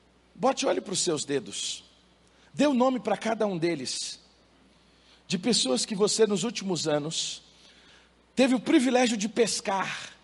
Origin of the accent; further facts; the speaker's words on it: Minas Gerais, Brazil; Quando eu era criança, irmãos, eu venho lá do interior de Minas, lá das Minas Gerais